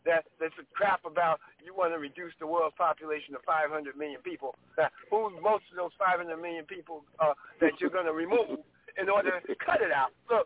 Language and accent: English; Brownsville, New York, United States; also born or lived in Harlem; Listen, I was born in Harlem, right? But I grew up in Brownsville.